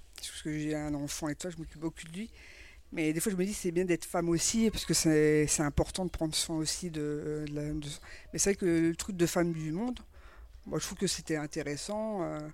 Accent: France; De France, moi. Et je suis française.

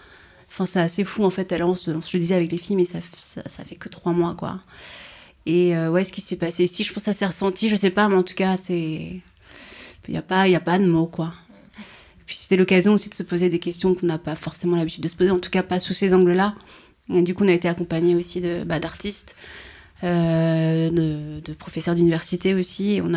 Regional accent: Brittany, France; now in Rennes, France; je suis habitante rennaise mais je suis originaire du Finistère, donc petit village avec peu de blanc.

